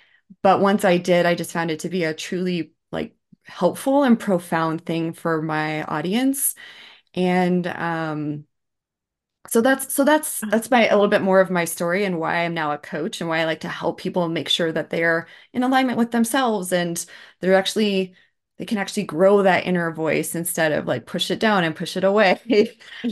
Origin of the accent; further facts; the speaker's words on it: Twin Falls, Idaho, United States; also born or lived in Boston; Yeah, so I was working as EA to the CEO of an accounting firm in Twin Falls, Idaho, which is my hometown. And I thought I could make Idaho work.